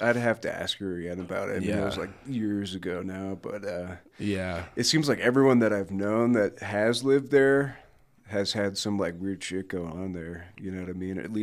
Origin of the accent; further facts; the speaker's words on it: Colorado, United States; Yeah, I grew up in the Denver metro area. I grew up in Inglewood and Littleton area.